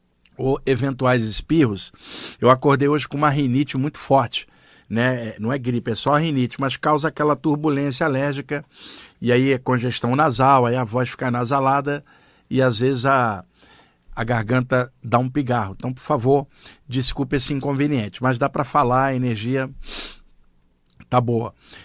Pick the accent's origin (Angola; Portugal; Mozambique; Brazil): Brazil; Rio de Janeiro; ir nos grupos espirituais do Rio de Janeiro, onde eu cresci